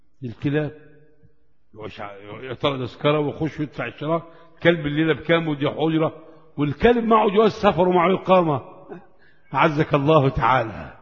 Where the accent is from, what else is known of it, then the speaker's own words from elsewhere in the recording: Egypt; أنا آمن، لا آمن في بلدي مصر